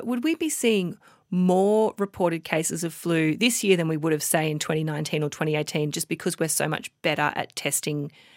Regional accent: Queensland, Australia; Queensland, you mentioned my home state before, is now saying that they're going to give a free flu shot for anyone in Queensland that wants one.

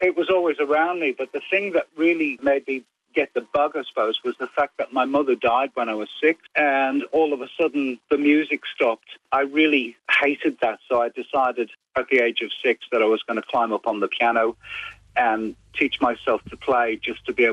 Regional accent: Liverpool, North West England, United Kingdom; I grew up in the Merseybeat days and I'd been playing in heaps of bands in Liverpool.

